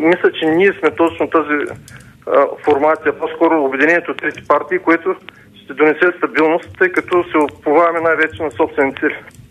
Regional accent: Dobrich, Dobrich Province, Bulgaria; примерно както от моя роден град, от Добрич.

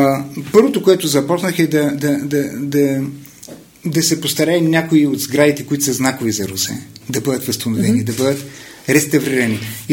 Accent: Russia; Bulgarian is a second language; now in Bulgaria; аз съм от Русия

